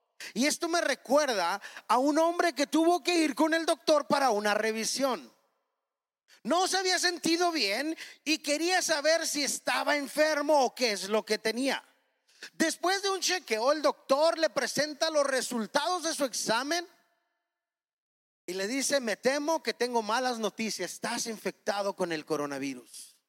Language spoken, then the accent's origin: Spanish; Mexico; Pero que como mexicanos, ¿qué onda? Nos encanta irnos a la playa, ¿verdad?